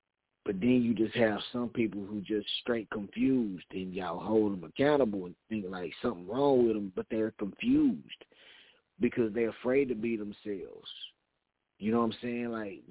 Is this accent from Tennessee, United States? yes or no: yes; Knoxville, Tennessee, United States; Can't you see? And I'm from Knoxville, Tennessee.